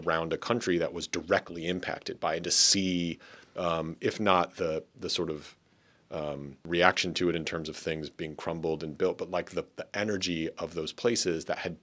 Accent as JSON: {"language": "English", "region": "Midwest", "country": "United States", "tie": "born or raised there", "said": "I grew up in the Midwest, which is where we are now."}